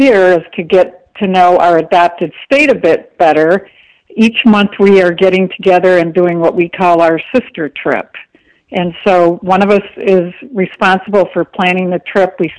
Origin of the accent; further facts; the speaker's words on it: New York, United States; And we grew up in Western New York, actually right where St. Bonaventure University is located, my alma mater.